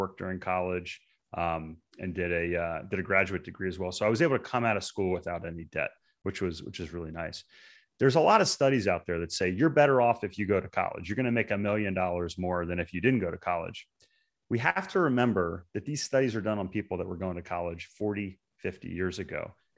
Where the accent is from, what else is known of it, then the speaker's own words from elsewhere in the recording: Maryland, United States; So for instance, I grew up in Maryland, but I went to school in Virginia.